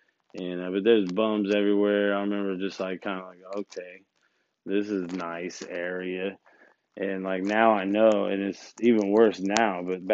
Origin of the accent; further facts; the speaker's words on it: Mississippi, United States; I'm like, "I'm from Mississippi. I have no idea what I'm doing."